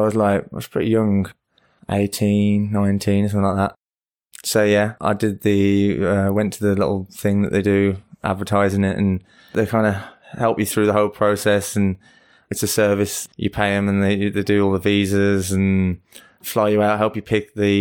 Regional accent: Bloxwich, West Midlands, United Kingdom; I'm from the Midlands, West Midlands, Bloxwich by Birmingham, where Peaky Blinders is from.

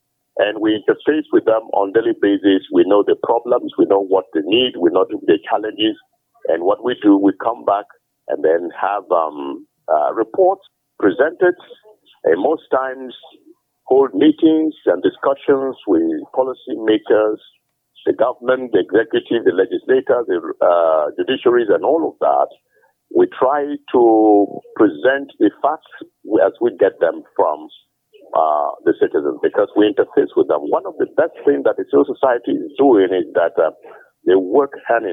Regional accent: Cross River, Nigeria; I am from Cross River State, and if I go to my village in Obaluku, where I come from

